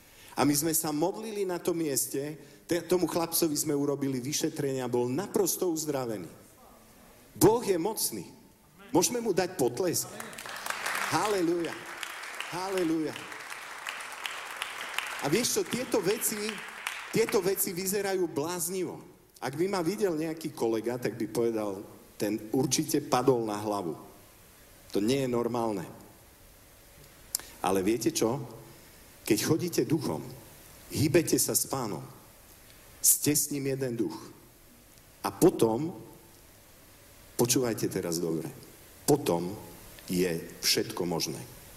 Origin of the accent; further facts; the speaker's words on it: Košice, Košice Region, Slovakia; born there; Ja som tu nedaleko, jednak som sa narodil v Košiciach, ale tu nedaleko som študoval na vysokej škole, som vyštudovaný lekár